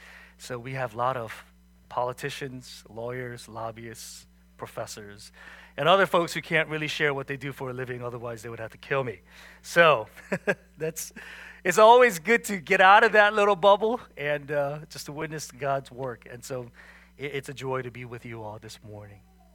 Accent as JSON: {"language": "English", "region": "Virginia", "country": "United States", "tie": "born or raised there", "said": "I grew up here in Northern Virginia. I call this place home. Went to Oakton High School, where I met my wife."}